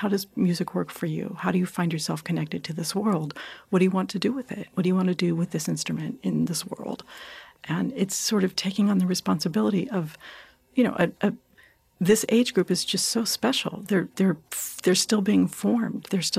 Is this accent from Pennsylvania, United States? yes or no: no; California, United States; I grew up out in Southern California. My mother lives about 20 minutes south of the academy.